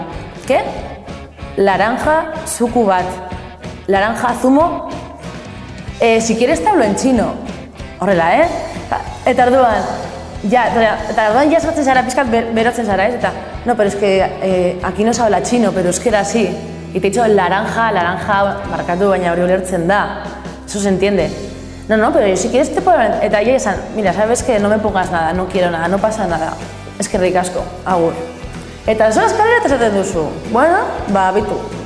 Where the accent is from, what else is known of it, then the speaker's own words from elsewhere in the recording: Basque Country, Spain; ni euskalduna naiz, noa hortik aldarrikatzen euskalduna naizela, baina gazteleraz, ez?